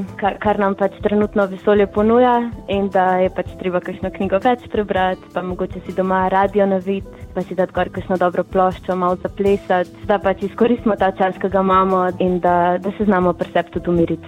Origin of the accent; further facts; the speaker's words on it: Rakek, Inner Carniola–Karst, Slovenia; jaz sem pa iz Rakeka.